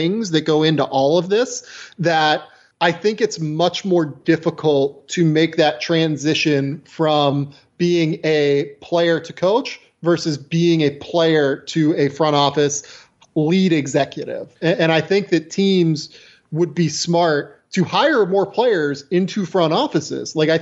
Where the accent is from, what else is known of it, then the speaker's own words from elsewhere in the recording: Pennsylvania, United States; I am also from Western Pennsylvania.